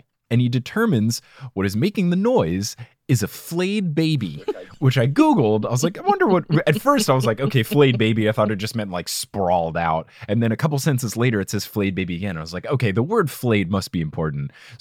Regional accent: New Jersey, United States; I grew up in New Jersey, which is a very, you tell people how you feel, and it's very clear

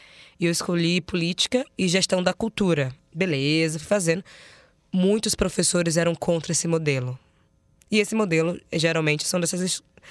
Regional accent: Salvador, Bahia, Brazil; Eu sou de Salvador, então em São Paulo eu sou nordestina, né?

